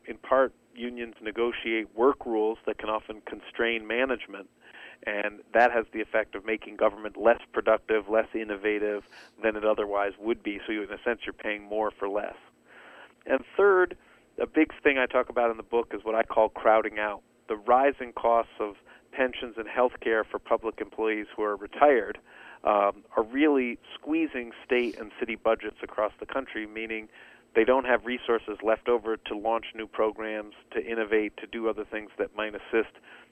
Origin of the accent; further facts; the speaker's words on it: New York, United States; also born or lived in New Jersey; even my home state of New York and New Jersey